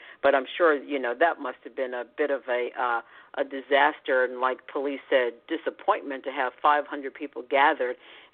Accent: United States; I'm American journalist and broadcaster

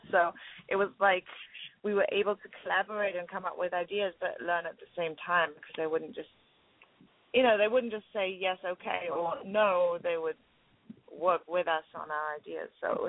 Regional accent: England, United Kingdom; I guess maybe it's because I'm English. We've had plenty, over in England

